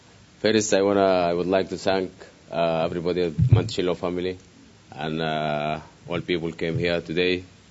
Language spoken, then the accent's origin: English; Sudan; I'm from Sudan. And everybody know when I say Sudan, the first thing come up in your mind, the civil war in Sudan, in Darfur and south of Sudan.